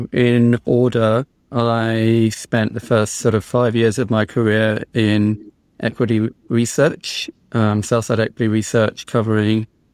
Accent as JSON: {"language": "English", "region": "England", "country": "United Kingdom", "said": "Maybe it's because I'm English"}